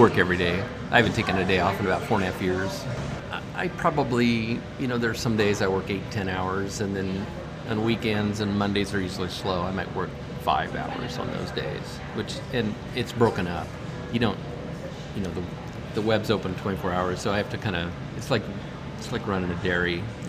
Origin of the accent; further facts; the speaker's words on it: Lawrence, Kansas, United States; I'm from Lawrence, Kansas.